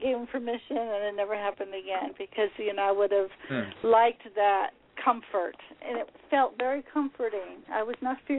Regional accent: East Coast, United States; I'm from back east.

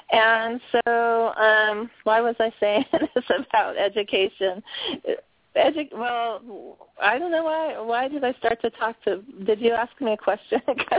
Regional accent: California, United States; when I'm born and raised in California. I went to school in the 60s.

